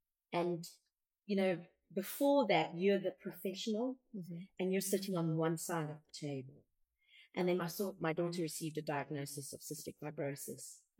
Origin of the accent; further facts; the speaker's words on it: South Africa; me growing up in South Africa.